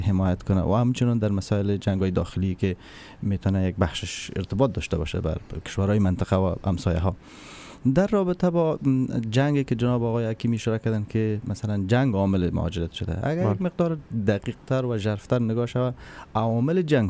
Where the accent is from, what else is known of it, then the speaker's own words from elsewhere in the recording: Afghanistan; born there; در یک کشوری به دنیا آمدیم که از تولد تا امروز یا با چشم بحران میبینم